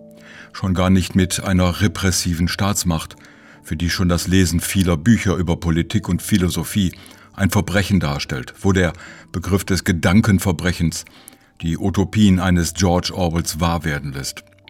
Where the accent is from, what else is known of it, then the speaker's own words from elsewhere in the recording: Germany; die man so als Wessi ja nicht selbst erleben konnte und musste